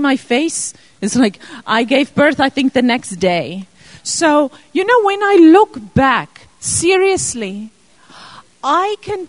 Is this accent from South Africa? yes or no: yes; South Africa; moved away; We still don't have a blood family member in this country. We're born and raised in South Africa.